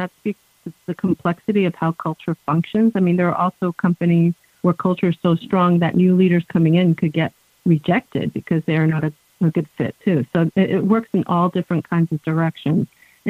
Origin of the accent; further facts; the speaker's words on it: New Jersey, United States; also born or lived in Ireland; I'm a child of immigrants, a woman of color, and I grew up in New Jersey, all over New Jersey, actually, as a pastor's kid. Went to school in Philly, New York, as you mentioned, and lived overseas in Ireland and the Midwest, and now I'm in California.